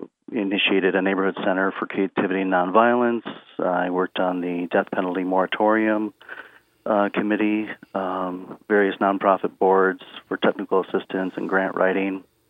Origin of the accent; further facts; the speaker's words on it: Rockford, Illinois, United States; I grew up in Rockford, Illinois. I was born in 1969. My parents moved to the Midwest from Pennsylvania in the 50s. Rockford and the Midwest was booming back then.